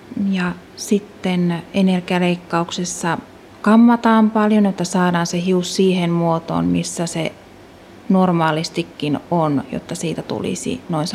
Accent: Fiskars, Uusimaa, Finland; mä oon täältä päin kotoisin

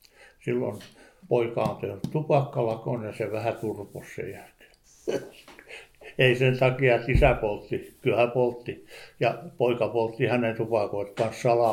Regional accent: Mäntsälä, Uusimaa, Finland; born there; also born or lived in Oitti; mä olen tosiaan Mäntsälässä syntynyt ja me tultiin tänne Oitista Hausjärvellä, mikä on isän koti.

